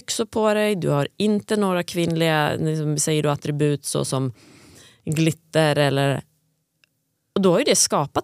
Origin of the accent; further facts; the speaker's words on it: Virsbo, Västmanland County, Sweden; jag är från Virsbo, en liten ort, 2000 invånare, bruksort. Väldigt mycket jante.